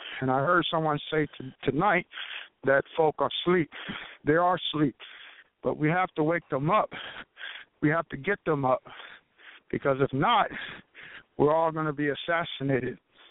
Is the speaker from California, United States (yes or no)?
yes; Fresno, California, United States; I'm from the West Coast, Fresno, California, which I renamed my city to Mississippi Fresno.